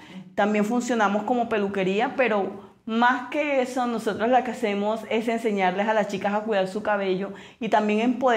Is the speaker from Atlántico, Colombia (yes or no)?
no; Montería, Córdoba, Colombia; also born or lived in Magangué; Y yo soy de Montería, pero mi papá lo trasladan para Magangué, Bolívar.